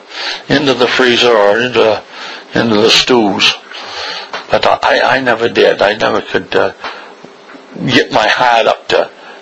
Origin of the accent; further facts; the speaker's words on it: Marlboro, United States; born there; when I was born, I was born in Marlboro, in that house, on the right hand side of the duplex.